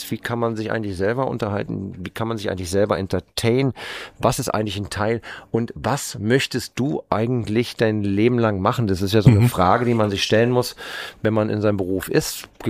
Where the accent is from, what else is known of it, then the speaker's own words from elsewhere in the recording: Potsdam, Brandenburg, Germany; born there; ich bin ja in Potsdam geboren, Stadt, sind dann irgendwann aus Land rausgezogen, schön am Wasser.